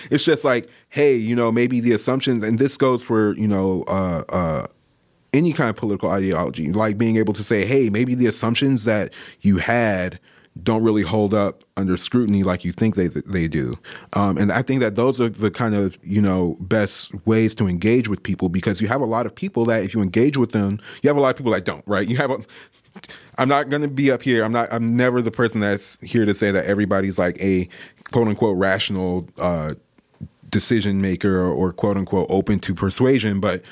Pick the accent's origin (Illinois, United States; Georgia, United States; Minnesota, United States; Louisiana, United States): Georgia, United States; I'm from Georgia. I lived there for the first 18 years of my life, very much Republican, even though it's changing now.